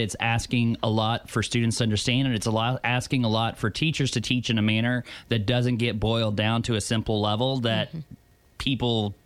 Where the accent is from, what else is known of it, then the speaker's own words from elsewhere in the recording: Tulsa, Oklahoma, United States; I come from Tulsa, Oklahoma. I was born and raised.